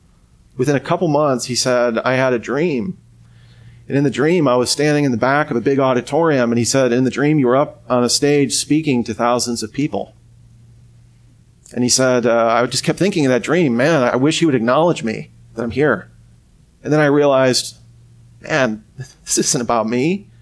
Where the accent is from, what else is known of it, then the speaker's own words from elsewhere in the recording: Ireland; Because I'm Irish and that's how we deal with our emotions.